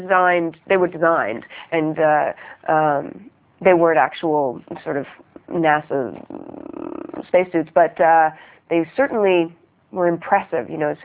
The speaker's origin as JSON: {"language": "English", "country": "Canada", "said": "Well, as much as a Canadian can in an American suit."}